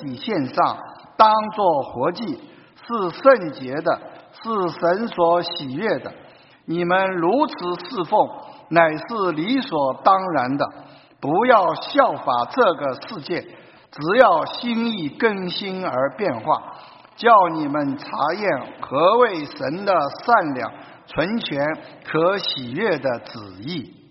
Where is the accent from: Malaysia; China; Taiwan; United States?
China; 尤其我从大陆来的